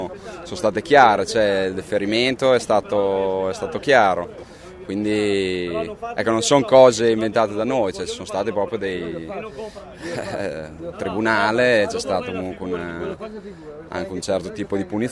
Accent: Bologna, Emilia-Romagna, Italy; io sono nato a Bologna, sono un bolognese

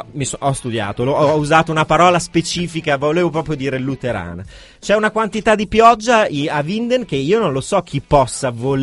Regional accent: Bologna, Emilia-Romagna, Italy; tremendo da dire da bolognese questa cosa

